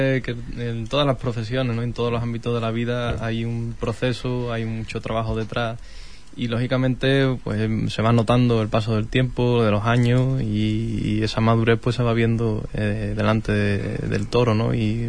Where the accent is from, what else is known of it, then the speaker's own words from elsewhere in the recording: Huelva, Andalusia, Spain; Huelva, ¿no? Del toro del Parralejo, que creo que fue también una faena importante que pude disfrutar de mi tierra una vez más.